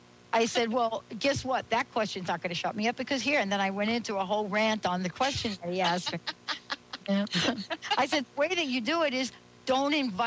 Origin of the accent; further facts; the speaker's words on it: Bronx, New York, United States; I am a girl from the Bronx. You know … from the Bronx. And let me tell you how that story begins. You know, I grew up in the projects. My folks came in from another country.